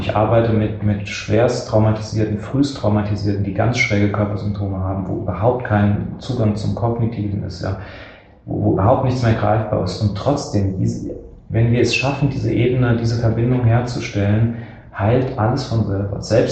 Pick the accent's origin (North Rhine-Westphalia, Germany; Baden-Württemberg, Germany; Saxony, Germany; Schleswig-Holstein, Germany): Saxony, Germany; Dresden; Und ich komme aus Dresden